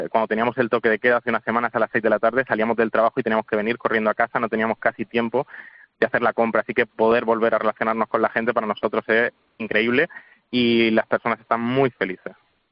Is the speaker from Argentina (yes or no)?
no; Sangonera la Verde, Region of Murcia, Spain; yo vengo de un pueblo que se llama Sangonera la Verde y no he podido estar allí desde esta Navidad.